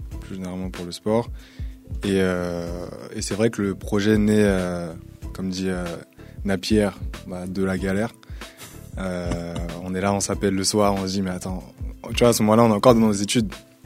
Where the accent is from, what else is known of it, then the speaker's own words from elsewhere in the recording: Algeria; Moi, je suis algérien sénégalais.